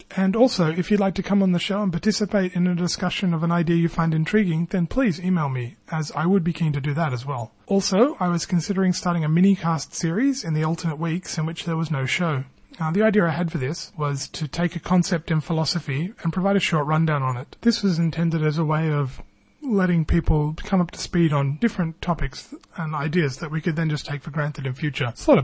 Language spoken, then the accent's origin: English; Australia; I'm an Australian. I don't know my way around the US at all.